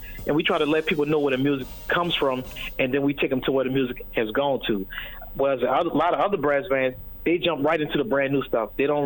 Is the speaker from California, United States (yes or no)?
no; New Orleans, Louisiana, United States; Well, growing up in New Orleans, you're surrounded by music and musical events all the time